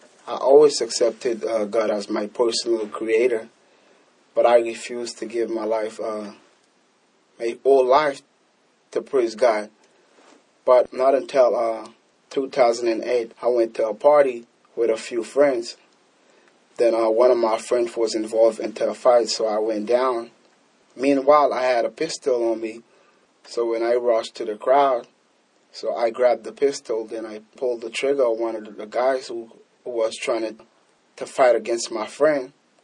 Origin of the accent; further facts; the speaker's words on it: Nassau, New Providence, Bahamas; Nassau, Bahamas.